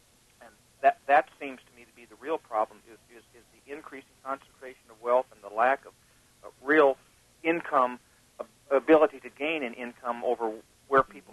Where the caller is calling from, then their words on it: Eureka, United States; I'm calling from Eureka.